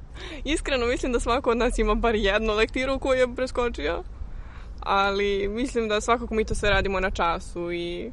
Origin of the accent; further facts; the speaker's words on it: Belgrade, Serbia; mi smo iz Beograda i onda nam je blisko to sve i blizak nam je Beograd.